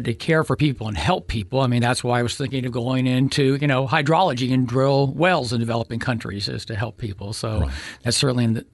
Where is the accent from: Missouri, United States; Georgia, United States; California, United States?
California, United States; also born or lived in Japan / Alabama / Virginia; I was born in Japan, lived there for a few months, and then Alabama, Virginia, Southern California. He retired and we moved to Northern California.